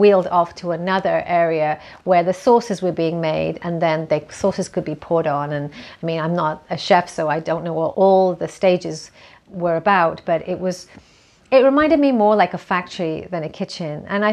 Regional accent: United Kingdom; I mean, I'm British, so that means French fries

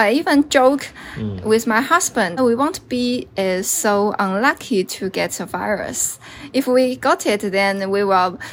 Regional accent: Wuxi, Jiangsu, China; I will go back to my hometown, Wuxi, Jiangsu province, to celebrate Chinese New Year with my parents.

